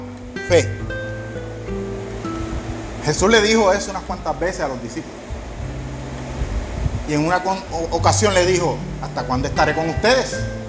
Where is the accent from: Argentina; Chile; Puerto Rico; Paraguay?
Puerto Rico; ¿Cuánto más nosotros que como buenos puertorriqueños vivimos en el ay bendito?